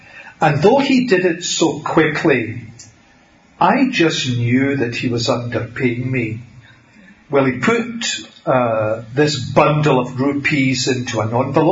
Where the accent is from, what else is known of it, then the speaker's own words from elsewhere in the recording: Scotland, United Kingdom; But what he didn't know, obviously, is that I'm Scottish. And in Scotland, no one underpays you.